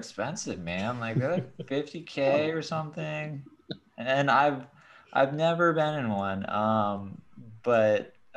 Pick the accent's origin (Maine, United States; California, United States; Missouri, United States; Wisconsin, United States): California, United States; San Clemente; But growing up in San Clemente, I think amplified that a little bit. Because it's a very affluent neighborhood. It's like near Laguna Beach.